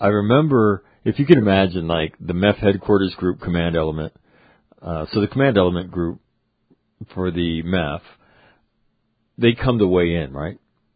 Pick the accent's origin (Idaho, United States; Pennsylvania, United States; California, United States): California, United States; Sacramento; I was born and raised there.